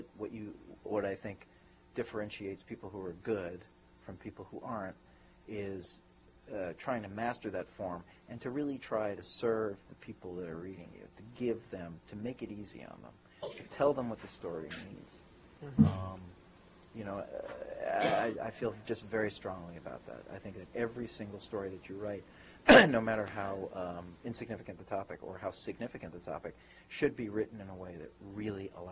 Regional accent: Brooklyn, New York, United States; Came back to New York. I'm from Brooklyn. I am born and bred

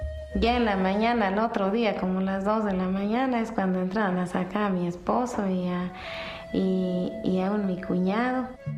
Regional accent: Guatemala; moved away; Vengo de Guatemala, salí de Guatemala desde el año 82. Por las guerras que hubo allá en Guatemala. La gente maya, pues, somos gentes muy humildes.

